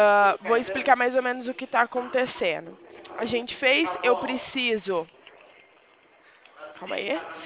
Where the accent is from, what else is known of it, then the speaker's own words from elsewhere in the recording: Limeira, São Paulo, Brazil; eu sou de Limeira